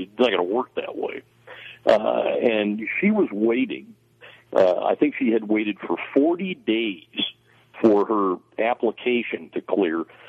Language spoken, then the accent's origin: English; Washington, United States; Now, I come from the West. I grew up out here in the Pacific Northwest. I'm fourth generation Washington State.